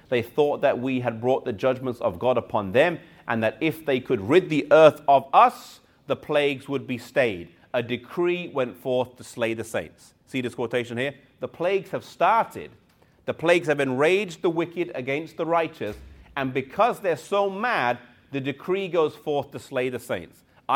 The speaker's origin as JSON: {"language": "English", "region": "England", "country": "United Kingdom", "tie": "born or raised there", "said": "I grew up in England, and the English sun is not strong."}